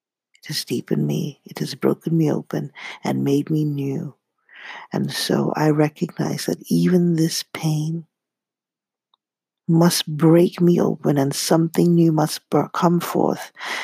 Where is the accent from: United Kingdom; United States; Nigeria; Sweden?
Nigeria; I remember growing up in Nigeria, very often we were barefoot.